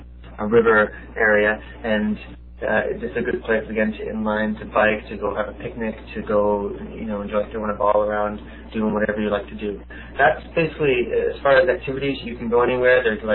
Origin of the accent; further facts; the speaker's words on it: Canada; I remember I came here 4 years ago. I'm Canadian